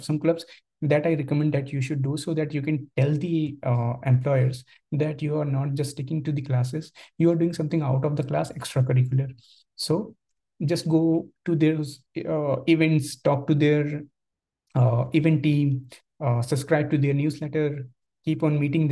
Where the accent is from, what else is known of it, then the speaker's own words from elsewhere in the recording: India; Because sometimes what we feel is, especially as an Indian, that we don't know how to start the conversation.